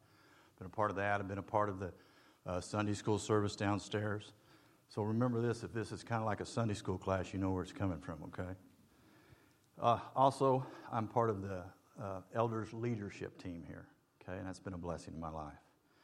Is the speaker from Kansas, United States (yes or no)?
yes; Wichita, Kansas, United States; I grew up in Wichita, Kansas. There were six, mom and dad, four kids.